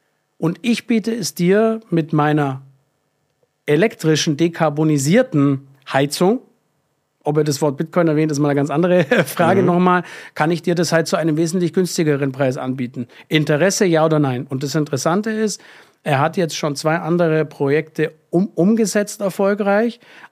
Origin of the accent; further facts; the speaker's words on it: Augsburg, Bavaria, Germany; Augsburg ist jetzt meine Heimatstadt